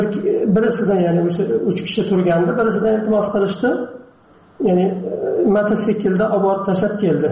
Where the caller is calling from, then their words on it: Turkey; Turkiyadan.